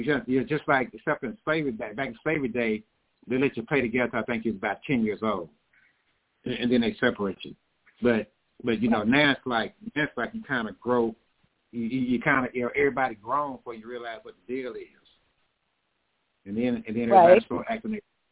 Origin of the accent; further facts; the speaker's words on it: Ennis, United States; I'm working with a homegirl of mine now, down in my hometown. Now she's in one of those facilities down in my hometown of Ennis.